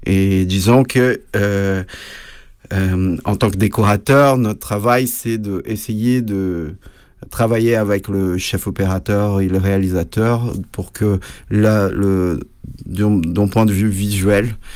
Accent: Brazil; now in Paris, France; Bon, je suis brésilien, je suis arrivé à Paris en 2008

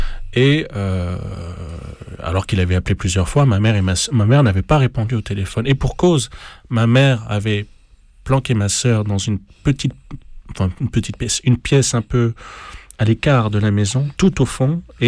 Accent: Libreville, Estuaire, Gabon; born there; also born or lived in Ottawa, Canada; quand je suis né au Gabon, donc à Libreville, on est parti quelques années au Canada, où j'ai passé vraiment ma petite enfance à Ottawa, donc le Canada anglophone, et puis on est revenu en 90 au Gabon

